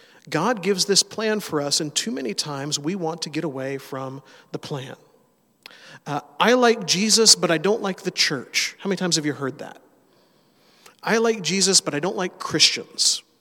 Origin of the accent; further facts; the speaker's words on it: Mobile, Alabama, United States; Where I grew up in Mobile, Alabama, we had the Gulf of Mexico nearby, and we saw those Coast Guard helicopters flying over all the time doing their training missions.